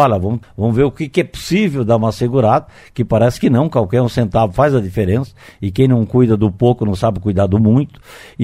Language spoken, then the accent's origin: Portuguese; Santa Catarina, Brazil; moved away as an adult; now in Cascavel, Brazil; eu sou do estado de Santa Catarina, mas estou aqui em Cascavel há 50 anos, sou filho dessa terra, porque virei cidadão honorário